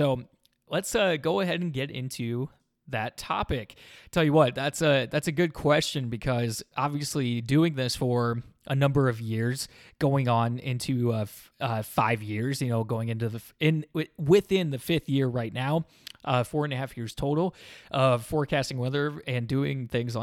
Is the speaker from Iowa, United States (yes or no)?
yes; Iowa, United States; Nate's a guy that is from my hometown in North Central Iowa.